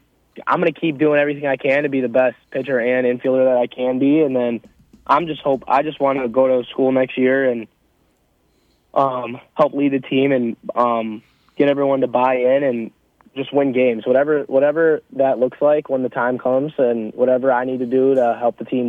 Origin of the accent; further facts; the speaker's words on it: Wisconsin, United States; you know, I grew up in Wisconsin, so I'm used to the cold